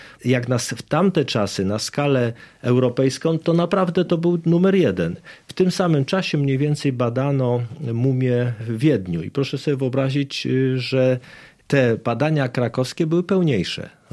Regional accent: Rzeszów, Subcarpathian Voivodeship, Poland; ja tutaj mieszkając w dzieciństwie i w młodości w Rzeszowie, krążyłem między trzema bibliotekami

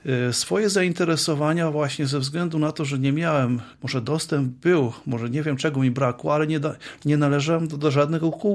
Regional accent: Łańcut, Subcarpathian Voivodeship, Poland; Nie, to ja z Łańcuta pochodzę i to w Łańcucie było. Tam chodziłem do szkoły podstawowej, potem skończyłem liceum

